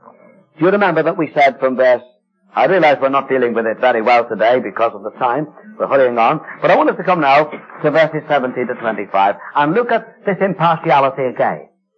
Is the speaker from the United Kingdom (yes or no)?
yes; Liverpool, North West England, United Kingdom; in the little Assembly I was brought up in Liverpool